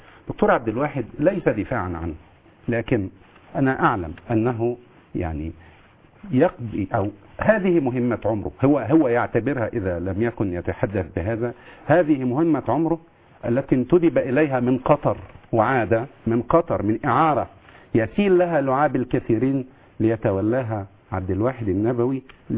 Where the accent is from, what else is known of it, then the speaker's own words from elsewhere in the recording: Egypt; نحن مصريون